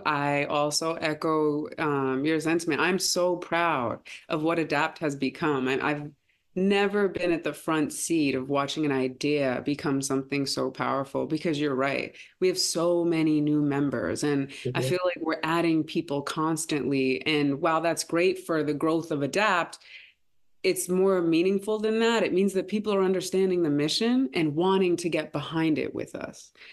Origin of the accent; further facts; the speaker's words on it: Pawtucket, Rhode Island, United States; born there; So I was born in Pawtucket, Rhode Island. Yes, people live in Rhode Island.